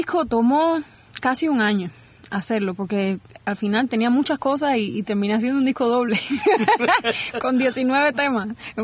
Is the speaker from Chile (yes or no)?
no; San Nicolás de Bari, Mayabeque, Cuba; Soy de un pueblecito pequeñísimo que se llama San Nicolás de Bari.